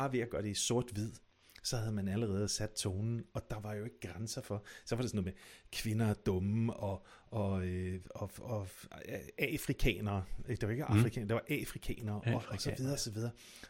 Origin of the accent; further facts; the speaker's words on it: West Jutland, Denmark; Fordi jeg er fra Vestjylland